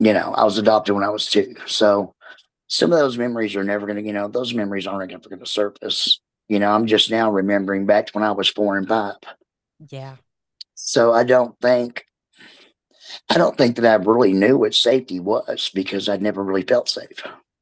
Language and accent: English; Mesquite, Texas, United States; I was closeted throughout high school because I grew up in Mesquite, Texas, in the 80s.